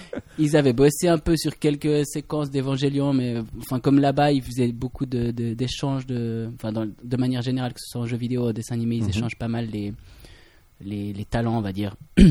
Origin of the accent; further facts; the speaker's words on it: Fribourg, Switzerland; J'ai vécu 16 ans en Gruyère, dans une ferme, jusqu'à que j'ai un peu la passion du multimédia où j'ai déménagé à Fribourg avec ma famille